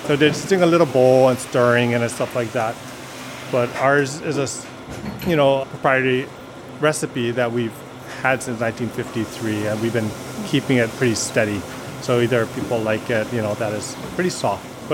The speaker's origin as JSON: {"language": "English", "region": "Hawaii", "country": "United States", "said": "I'm from the Windward side, and I even asked my parents where they got mochi"}